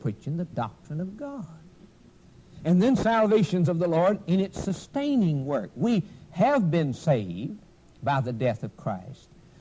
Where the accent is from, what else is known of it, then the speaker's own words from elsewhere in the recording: the South, United States; I was raised down in the South, used to pick cotton when I was a little boy.